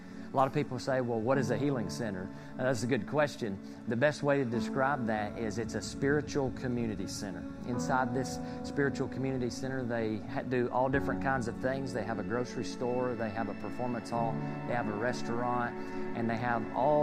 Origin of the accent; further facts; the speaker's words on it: Georgia, United States; I'm originally from the Blue Ridge Mountains in North Georgia, or as I like to call it, the country. I lived there for 25 years.